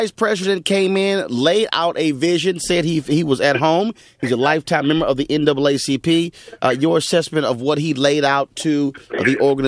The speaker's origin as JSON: {"language": "English", "town": "Houston", "region": "Texas", "country": "United States", "tie": "born or raised there", "said": "Still, yes, Skip, certainly still in H-Town, my hometown."}